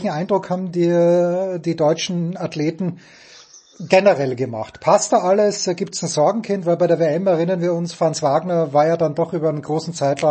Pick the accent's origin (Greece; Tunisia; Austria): Austria; Ich bin Österreicher